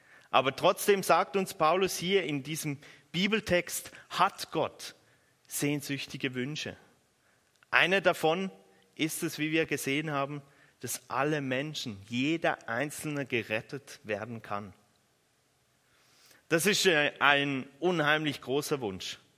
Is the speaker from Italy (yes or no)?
no; Switzerland; Ich bin ja Schweizer